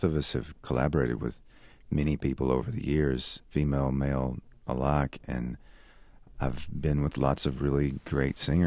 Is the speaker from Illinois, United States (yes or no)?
no; Alabama, United States; also born or lived in Tennessee; Well, I grew up in North Alabama and Southern Tennessee and grew up with my dad listening to tons of country records